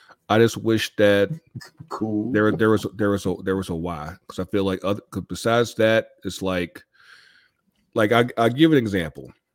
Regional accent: North Carolina, United States; the old man's from Greenville, North Carolina. Like it's 30 minutes from my hometown.

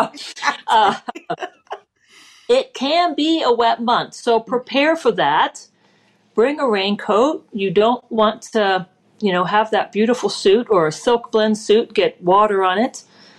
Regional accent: East Coast, United States; So I grew up in the East Coast. I have family in upstate New York.

